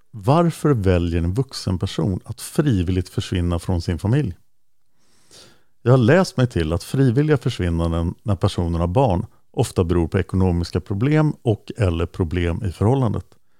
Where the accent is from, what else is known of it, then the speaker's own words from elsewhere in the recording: Delhi, New York, United States; also born or lived in Manhattan, New York; är född år 83 i Manhattan i New York till en svensk mamma och en jamaikansk pappa. När jag var 3-4 år gammal så flyttade vi till Upstate New York och till just Delhi där Shawcross bodde.